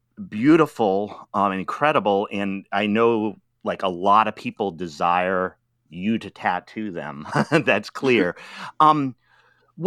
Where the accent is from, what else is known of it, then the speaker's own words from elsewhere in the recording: Rhode Island, United States; I'm from Rhode Island